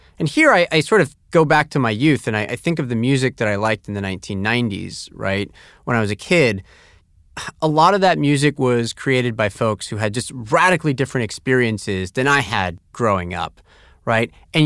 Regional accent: Tampa, Florida, United States; So even as a kid growing up in Tampa, Florida, I still was able to enjoy it.

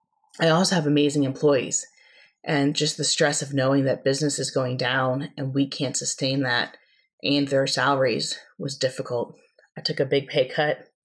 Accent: Richmond, Virginia, United States; I'm from Richmond, Virginia.

